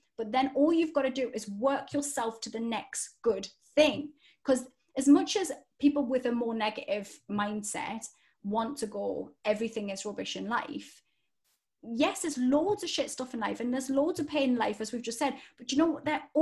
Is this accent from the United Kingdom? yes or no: yes; Newcastle, North East England, United Kingdom; I grew up in Newcastle. There wasn't drama schools and stuff.